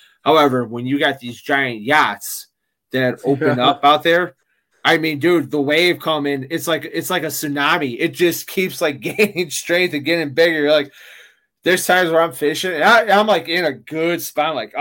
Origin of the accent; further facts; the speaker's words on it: Midwest, United States; you know, I'm from the Midwest, you know, the whole saying, the windy city